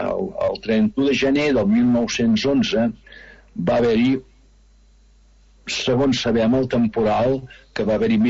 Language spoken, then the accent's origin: Catalan; Arenys de Mar, Catalonia, Spain; soc d'Arenys